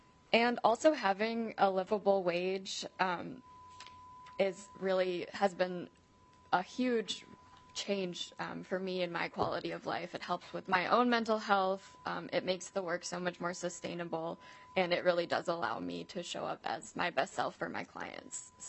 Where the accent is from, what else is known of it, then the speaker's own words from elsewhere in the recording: Minnesota, United States; But last summer, I moved back to my home state of Minnesota and decided to apply for a legal services job.